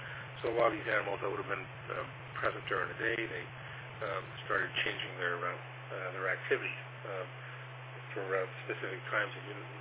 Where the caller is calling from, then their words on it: Toronto, Ontario, Canada; Science and TechNet, and I'm transmitting from Toronto, Ontario, Canada.